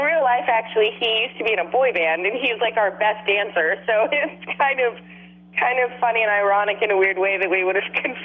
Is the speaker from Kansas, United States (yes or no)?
no; Santa Monica, California, United States; born there; Yeah, I'm from California. I was born in Santa Monica, so I'm kind of a California LA girl.